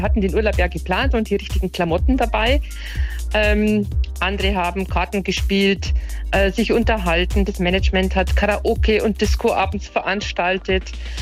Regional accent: Bavaria, Germany; Aber wir kommen ja aus Südbayern und sind Schnee gewohnt.

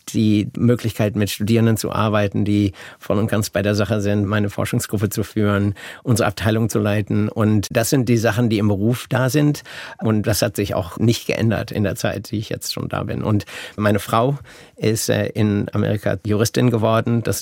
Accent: North Rhine-Westphalia, Germany; now in Boston, United States; Ich habe jetzt so gehofft, dass ich immer noch als Westfale durchgehen kann, aber ist nicht möglich.

